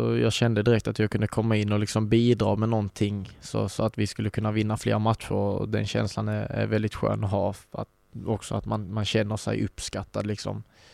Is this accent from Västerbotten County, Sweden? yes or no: no; Kristianstad, Skåne, Sweden; jag kanske är född i Nosaby. Men jag är från Kristianstad och har bott i Kristianstad i nästan hela mitt liv.